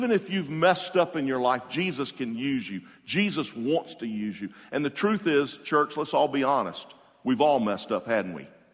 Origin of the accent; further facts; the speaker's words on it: Jacksonville, Florida, United States; I was from Jacksonville, and you know, I came here and I was in school and busy, but boy, I really couldn't wait to get back to Jacksonville